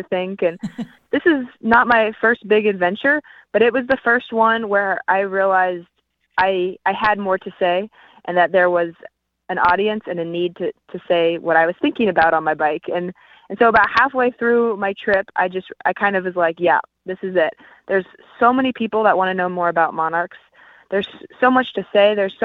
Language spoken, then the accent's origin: English; Kansas City, Missouri, United States; about as the size of my hometown in Kansas City.